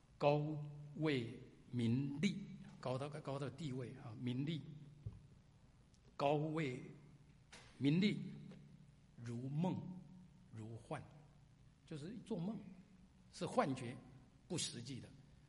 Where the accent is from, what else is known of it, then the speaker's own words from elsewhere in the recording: China; 这个很像我们中国人的黄粱一梦